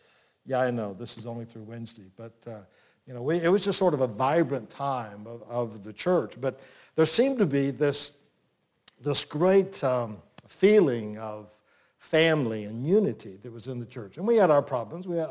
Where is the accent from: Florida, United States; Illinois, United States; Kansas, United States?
Florida, United States; Plant City; But growing up in Plant City was what I call kind of a Norman Rockwell experience.